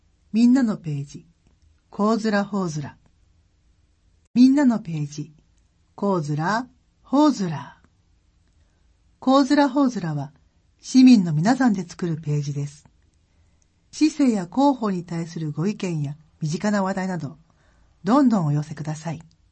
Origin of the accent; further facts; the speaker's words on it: Fukushima, Japan; also born or lived in Ishikawa / Saitama; now in Okaya, Japan; 私は出身が福島県で、その後石川県、埼玉県と住んだことがあります。